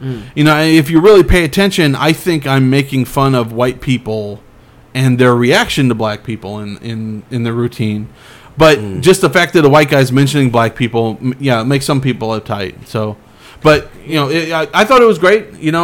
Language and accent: English; Clovis, United States; I did all my jokes about growing up in Clovis and how weird the racism was.